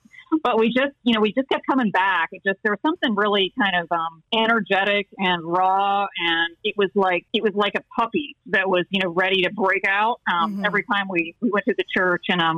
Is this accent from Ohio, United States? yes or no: yes; Ohio, United States; Well, I grew up in Ohio, so I'm a Buckeye.